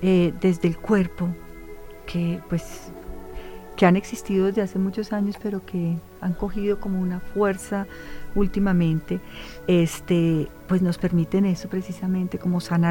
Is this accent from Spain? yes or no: no; Colombia; qué lindo que tengamos cada vez más posibilidades como colombianos de acceder a métodos